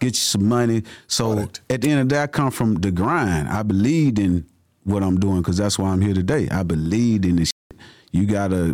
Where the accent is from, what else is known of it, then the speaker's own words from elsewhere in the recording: Alabama, United States; You know, I'm from Alabama.